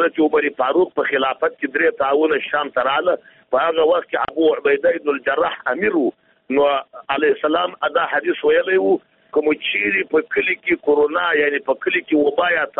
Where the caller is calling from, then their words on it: Jowzjan, Afghanistan; د جوزجان ولایت څخه مسافر په تماس کې